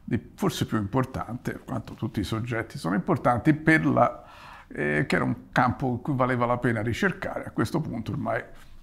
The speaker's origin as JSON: {"language": "Italian", "town": "Florence", "region": "Tuscany", "country": "Italy", "tie": "born or raised there", "said": "sono italiano, sono fiorentino, nato a Firenze e vivo ancora a Firenze."}